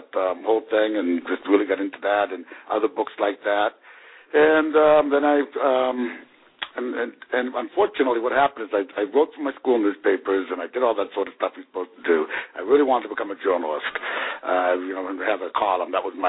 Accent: Boston, Massachusetts, United States; born there; I was born in Boston, Massachusetts.

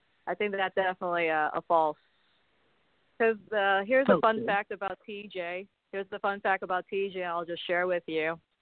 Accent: Thailand; English is a second language; Thailand's my home country

